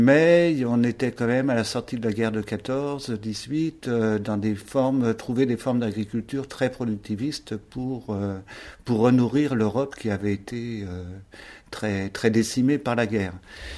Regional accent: France; Et même chez nous, en France, ça fait pas si longtemps que tous ces calendriers lunaires se sont développés

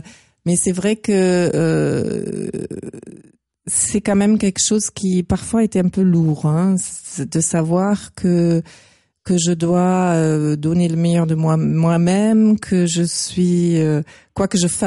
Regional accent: Northern Germany, Germany; moved away as an adult; now in France; quand je suis arrivée ici en France. Donc, j'étais jeune, j'avais 19 ans. Je venais de l'Allemagne du Nord. J'arrive ici dans le Sud

